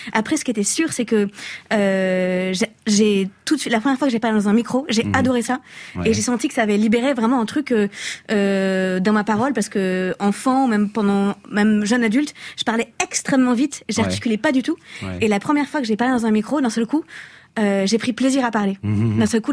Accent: Marseille, Provence-Alpes-Côte d'Azur, France; also born or lived in Toulon; j'ai grandi à Marseille, je suis née à Toulon juste à côté. Mais il y a très très très très longtemps, il y a toute une partie de ma famille qui vient d'un petit village qui s'appelle Breuray-les-Favernais, qui est pas très loin de Besançon.

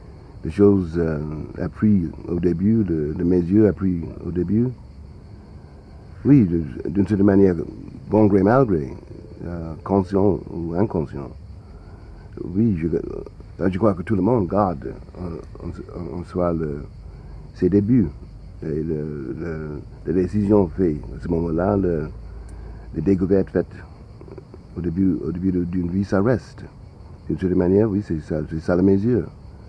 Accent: Harlem, New York, United States; puisque moi je suis de Harlem, ma clé pour Marseille, c'est la clé que j'ai portée de Harlem.

